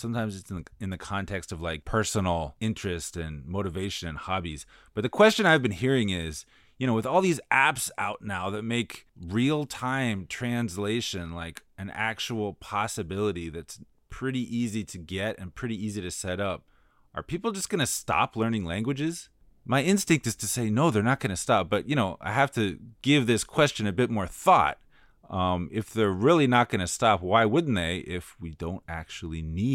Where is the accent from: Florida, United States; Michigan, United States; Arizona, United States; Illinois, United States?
Florida, United States; now in Shanghai, China; I am, as always, located in Shanghai, China. We do not have mountains here, just a few hills like my hometown of Florida